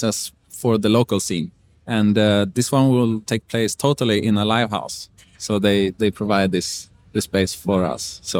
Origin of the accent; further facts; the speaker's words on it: Sweden; also born or lived in Beijing, China / California, United States; I come from Sweden. I lived in Beijing. I lived in California.